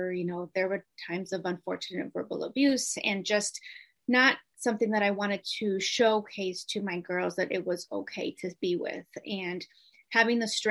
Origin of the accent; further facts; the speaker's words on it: Rochester, New York, United States; I am from Rochester, New York, and I just turned 40